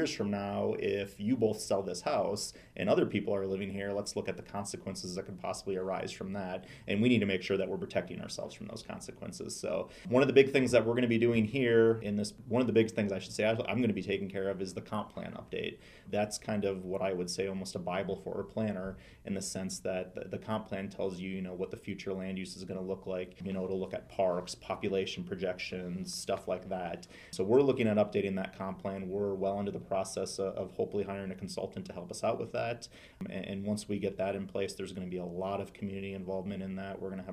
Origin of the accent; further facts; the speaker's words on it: Dubuque, Iowa, United States; I'm originally from Dubuque, Iowa. Was born and raised there. Went to high school there and all that.